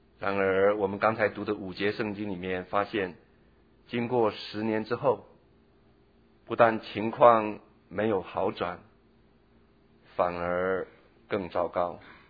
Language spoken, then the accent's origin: Chinese; Taiwan; 就算我是从台湾来的